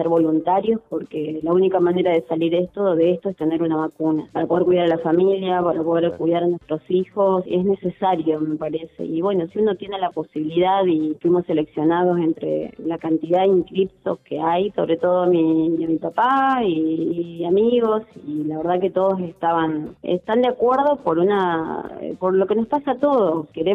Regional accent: Federal, Entre Ríos, Argentina; now in Buenos Aires, Argentina; Yo tengo 41 años, soy de Federal Entre Ríos, ahora estoy en Capital.

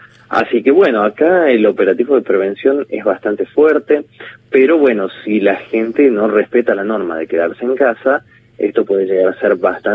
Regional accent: Argentina; es un desafío que tenemos como argentinos

